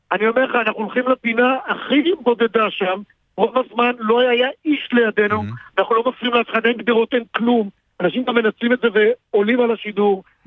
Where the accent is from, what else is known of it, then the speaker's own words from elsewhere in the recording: Tel Aviv, Tel Aviv District, Israel; אני גדלתי בתל אביב, למדתי ליד הבימה לפני כ-40 שנה